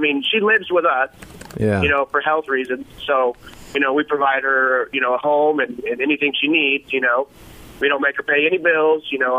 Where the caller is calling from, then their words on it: Melbourne, Iowa, United States; I am actually on my way to work. I'm in Melbourne, Iowa right now.